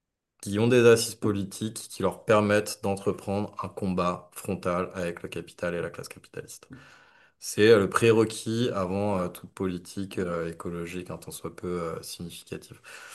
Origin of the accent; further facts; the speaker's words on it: Auvergne-Rhône-Alpes, France; moi, j'ai grandi dans les Alpes, au pied du massif du Mont-Blanc.